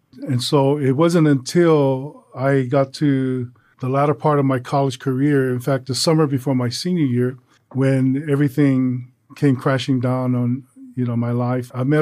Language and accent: English; Hawaii, United States; I grew up in Kuhio Park Terrace, which is one of the low-income housings here in Hawaii, the biggest one in Hawaii.